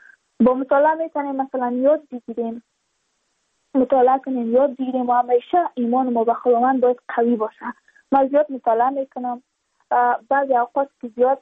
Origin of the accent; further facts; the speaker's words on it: Badakhshan, Afghanistan; چون ما از بدخشان هستیم